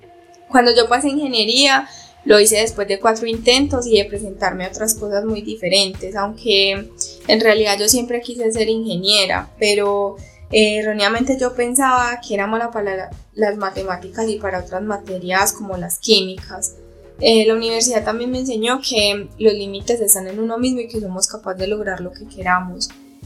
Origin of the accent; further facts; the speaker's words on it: San Roque, Antioquia, Colombia; soy de San Roque, Antioquia. Y les confieso que cuando empecé la universidad tenía 21 años.